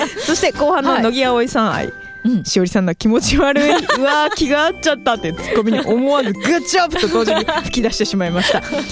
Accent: Nara, Japan; 奈良県生まれ、奈良県育ちだからね、うんうん、小学校とか中学校までずっと奈良の学校だったんですけど、

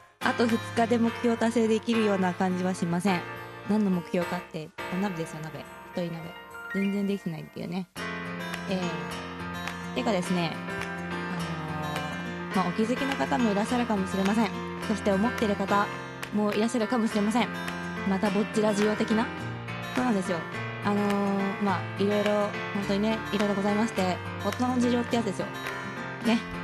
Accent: Tokyo, Japan; 私東京出身の

